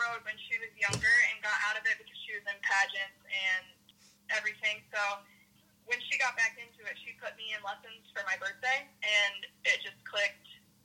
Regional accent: Iowa, United States; I'm from Iowa. I'm 15 years old.

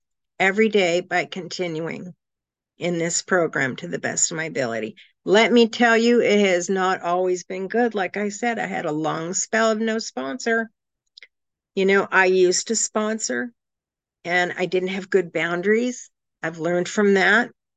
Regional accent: Boston, Massachusetts, United States; So I grew up in the Boston area. I graduated from school in Westwood, Massachusetts.

